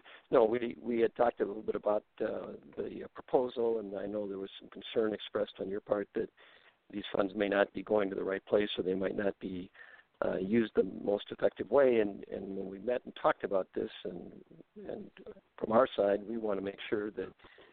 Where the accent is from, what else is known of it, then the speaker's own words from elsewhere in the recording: Minneapolis, Minnesota, United States; also born or lived in Bloomington; I grew up in Minneapolis, but have lived out here. My family moved out to Bloomington when I was in high school, and I've lived out here for most of my life.